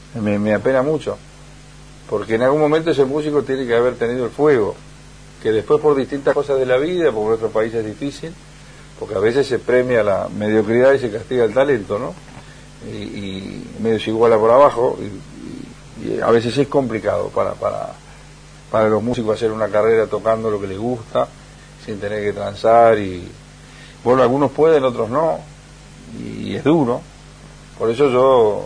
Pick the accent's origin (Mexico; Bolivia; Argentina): Argentina; Villa Diamante, Buenos Aires Province; also born or lived in Monte Grande; nací en Monte Grande, después me crié en Villa Diamante hasta los 10 años, que nos volvimos a Monte Grande con la inundación grande que hubo.